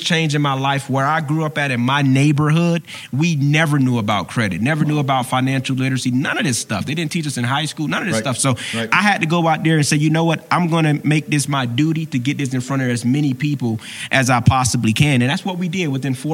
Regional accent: Miami, Florida, United States; I mean, I grew up in Liberty City in Miami. If you ever seen First 48, that's the neighborhood they in when they come to Miami.

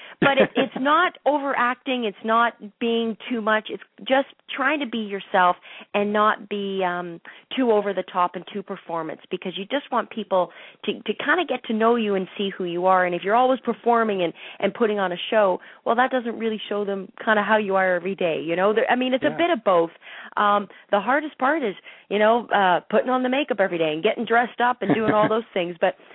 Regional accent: London, Ontario, Canada; it was back in my hometown of London, Ontario.

